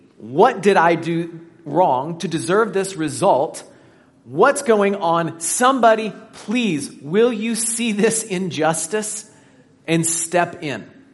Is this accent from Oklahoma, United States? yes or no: no; Indiana, United States; I'm from Indiana, so I think in terms of corn.